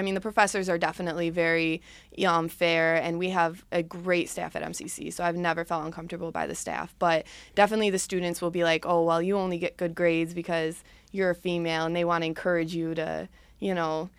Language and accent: English; Spencerport, New York, United States; Well, I'm from Spencerport.